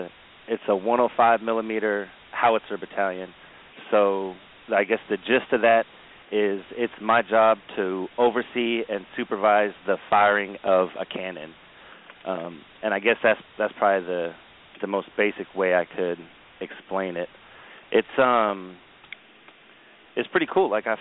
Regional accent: Carson City, Nevada, United States; now in Hawaii, United States; to be in Hawaii, to be on the island, to live here. It's definitely different than, you know, where I grew up in Carson City, Nevada.

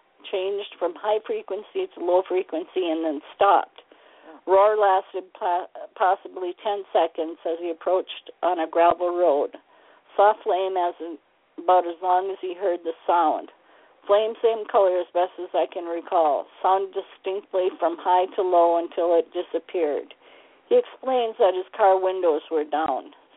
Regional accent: Minnesota, United States; That's in my home state, and that was in 1967, I want to believe.

